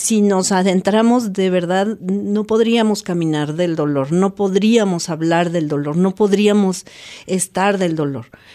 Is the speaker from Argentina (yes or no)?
no; Mexico; esa llaga que como mexicanos tenemos.